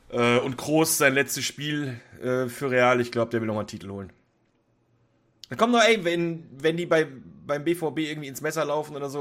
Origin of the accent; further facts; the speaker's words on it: Germany; Aber als Deutscher, ja, möchte ich natürlich auch irgendwo, dass die Zecken gewinnen, klar.